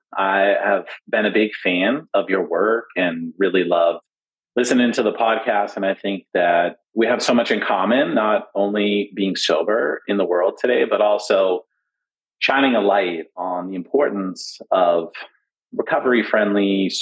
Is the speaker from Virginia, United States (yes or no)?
no; Arlington, Massachusetts, United States; I grew up in Arlington, Massachusetts, and on every border, Cambridge, Lexington, Meffa, Medford, were liquor stores.